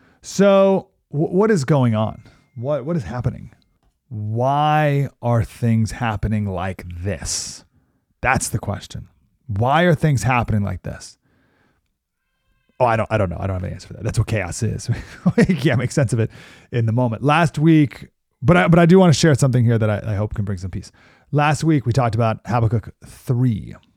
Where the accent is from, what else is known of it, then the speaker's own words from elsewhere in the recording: Syracuse, New York, United States; I grew up way over there. I grew up in Syracuse, New York.